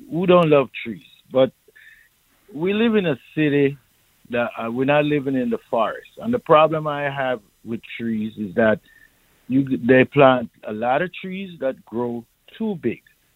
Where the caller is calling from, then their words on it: Brooklyn, New York, United States; Yeah, I'm calling from Brooklyn, Canarsie.